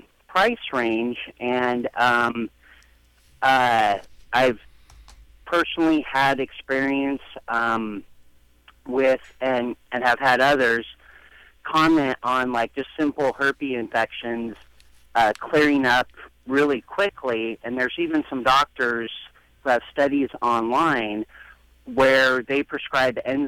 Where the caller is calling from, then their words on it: Salem, United States; Hi, I've been listening to you guys. I'm calling from Salem.